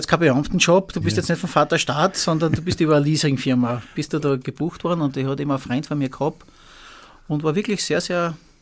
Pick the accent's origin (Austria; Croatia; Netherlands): Austria; weil der Lebensstandard in der Schweiz um etliches höher ist wie bei uns in Österreich.